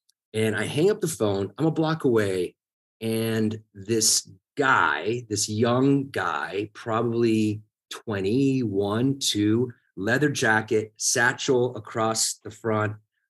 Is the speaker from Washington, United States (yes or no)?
no; Tampa, Florida, United States; I'm from Tampa.